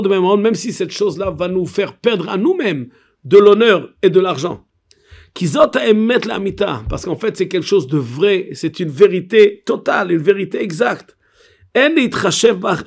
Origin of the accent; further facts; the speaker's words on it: France; quand nous on était jeunes, quand on était enfants en France